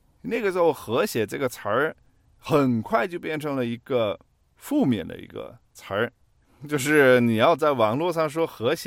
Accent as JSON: {"language": "Chinese", "country": "Germany", "second_language": "Chinese", "said": "我作为一个德国人"}